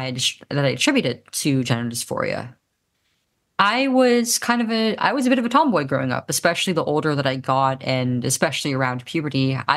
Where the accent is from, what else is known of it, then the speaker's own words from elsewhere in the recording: United States; This is probably the second furthest that I've been out of the out of my home country of the US.